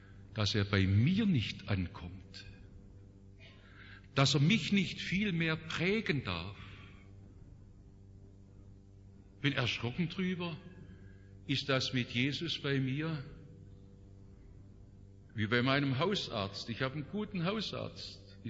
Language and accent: German; Stuttgart, Baden-Württemberg, Germany; accent: Stuttgart Swabian; also born or lived in Black Forest; Ich bin im Schwarzwald geboren, in Stuttgart aufgewachsen. Das hat mich durch und durch geprägt. Mein Schwäbisch ist ein Stuttgarter Schwäbisch.